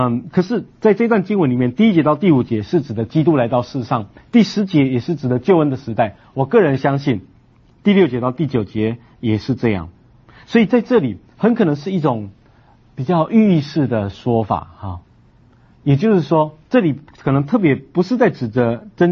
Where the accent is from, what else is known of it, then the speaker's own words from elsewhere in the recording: Taiwan; 我们台湾话这样讲